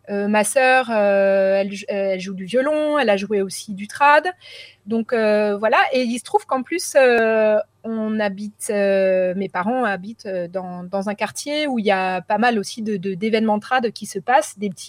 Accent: Paris, Île-de-France, France; Moi, j'ai grandi à Paris dans une famille nombreuse.

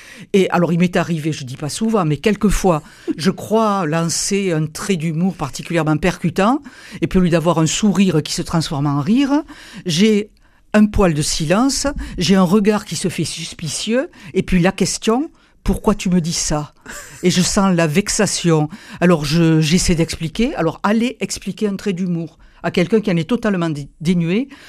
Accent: England, United Kingdom; Je suis anglais

